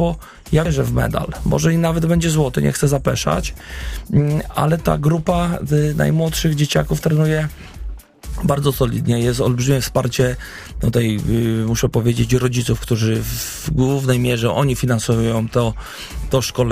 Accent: Gorzów Wielkopolski, Lubusz Voivodeship, Poland; also born or lived in Poznań; wróciłem do mojego rodzinnego miasta, jestem poznaniakiem, wychowanym w Gorzowie Wielkopolskim, ale jestem rodowitym poznaniakiem.

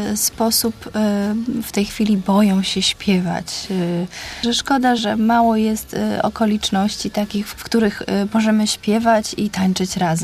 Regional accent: Łódź, Łódź Voivodeship, Poland; Wychowywałam się w Łodzi, gdzie nie przychodzi gwiazdor, tylko święty Mikołaj.

